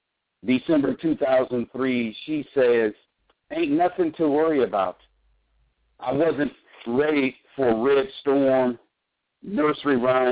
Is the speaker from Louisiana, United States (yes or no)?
yes; Shreveport, Louisiana, United States; it has an undertone of blues because that's my background of growing up in Shreveport.